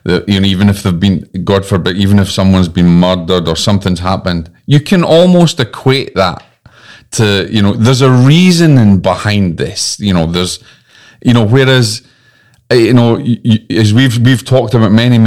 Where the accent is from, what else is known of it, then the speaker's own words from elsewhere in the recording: Scotland, United Kingdom; accent: Scottish; I just blame my Scottish accent on that one.